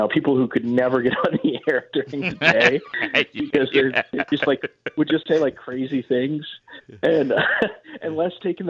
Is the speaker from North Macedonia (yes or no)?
no; Steubenville, Ohio, United States; I get the Score when I'm from Steubenville, Ohio, and I get the Score at nights there when I'm home.